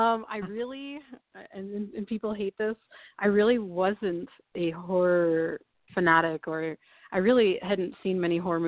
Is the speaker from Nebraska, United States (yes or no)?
yes; Lincoln, Nebraska, United States; also born or lived in California; And then when I moved home actually from California back to Lincoln, it was actually when I started meeting people who wanted to do actual movies.